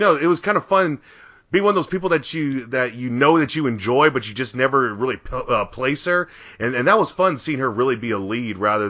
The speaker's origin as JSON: {"language": "English", "town": "Atlanta", "region": "Georgia", "country": "United States", "said": "As everyone knows, I'm from Atlanta, and I love Atlanta-based culture and films."}